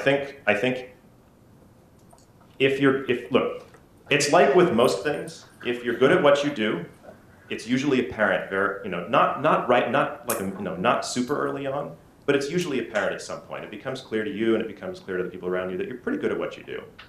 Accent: Oregon City, Oregon, United States; now in Canada; I grew up in Oregon City, Oregon, and I would go to bookstores

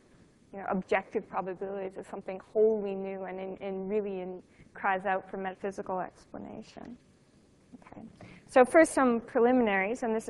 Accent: Canada; since I grew up in Canada, I'm very proud that this place is here.

